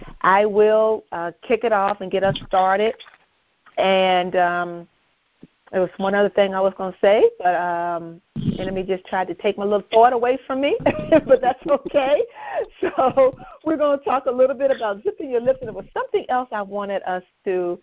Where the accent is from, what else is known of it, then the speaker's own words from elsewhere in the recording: Virginia, United States; now in Arizona, United States; I was born and raised in Virginia, but I live in Arizona.